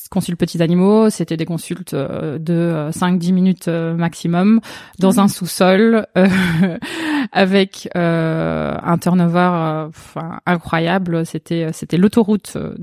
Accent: Belgium; born there; je suis née en Belgique. Évidemment, je suis retournée souvent en Angleterre. J'avais de la famille là-bas, donc toute petite, on y allait 3-4 fois par an.

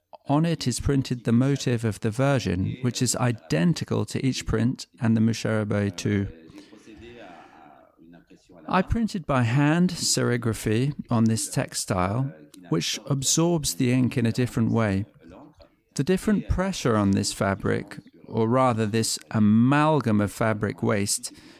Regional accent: Les Sables-d'Olonne, Pays de la Loire, France; also born or lived in Morocco; now in Belgium; I was born in 1983. I am a French and Moroccan artist. I was born in Les Sables d'Olonne, where I grew up for part of my life, and in Morocco until I went to live in Belgium

